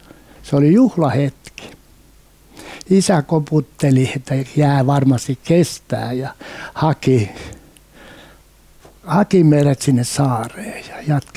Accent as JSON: {"language": "Finnish", "town": "Kerimäki", "region": "South Savo", "country": "Finland", "tie": "born or raised there", "said": "Synnyin Kerimäen Toroppalan kylässä ja ihan alakouluun saakka olin siellä."}